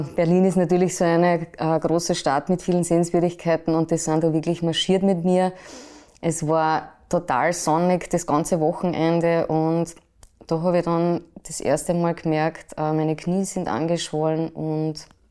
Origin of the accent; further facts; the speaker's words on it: Mörbisch, Burgenland, Austria; Ich bin als Nesthäkchen zwischen meinem Bruder und meiner Schwester aufgewachsen in Mörbisch. Das ist am Ufer des Neusiedlersees.